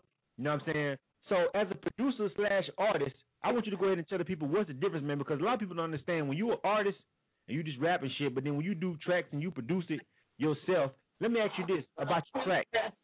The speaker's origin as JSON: {"language": "English", "town": "Panama City", "region": "Florida", "country": "United States", "said": "And I'm from Panama City, a.k.a. the Banging Bay."}